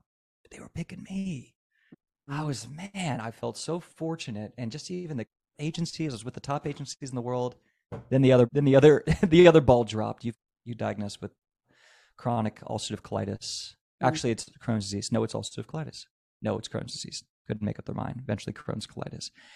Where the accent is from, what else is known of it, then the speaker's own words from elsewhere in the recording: Virginia, United States; I just moved out there with no money, no friends, no connections. I'm from Virginia.